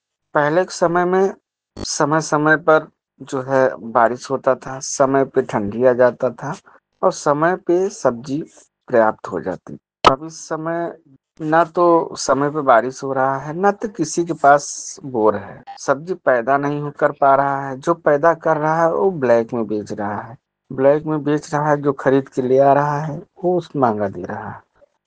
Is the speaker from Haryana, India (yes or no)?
no; Mirzapur, Uttar Pradesh, India; City block Mirzapur का रहने वाला हूँ।